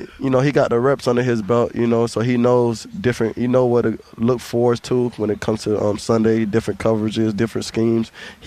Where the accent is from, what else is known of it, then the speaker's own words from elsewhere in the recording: Alabama, United States; now in Cleveland, United States; You know, just like I came from Alabama, that's kind of the same atmosphere that I had at Alabama.